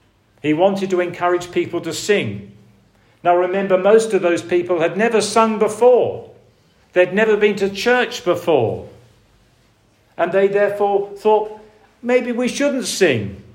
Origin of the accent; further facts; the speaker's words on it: United Kingdom; In the 18th century, in my home country of Great Britain, between 1739 and 1790, something extraordinary happened.